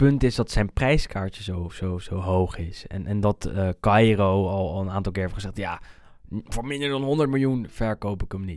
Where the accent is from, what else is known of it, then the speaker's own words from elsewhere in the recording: Netherlands; Ik ben echt wel Nederlander.